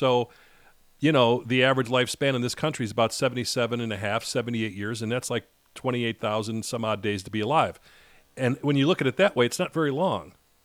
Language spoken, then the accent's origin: English; Chicago, Illinois, United States; born or raised there